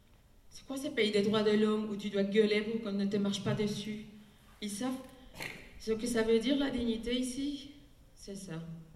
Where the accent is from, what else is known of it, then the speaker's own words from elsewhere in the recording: Colombia; now in Paris, France; Je viens de Colombie, mais j'habite à Paris.